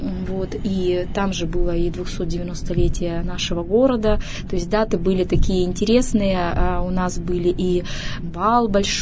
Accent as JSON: {"language": "Russian", "town": "Yekaterinburg", "region": "Sverdlovsk Oblast", "country": "Russia", "tie": "born or raised there", "said": "Я сама екатеринбурженка, родилась в нем"}